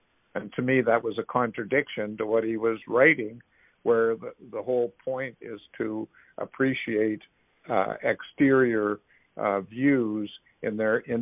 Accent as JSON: {"language": "English", "region": "Western Canada", "country": "Canada", "said": "Now I'm a Western Canadian"}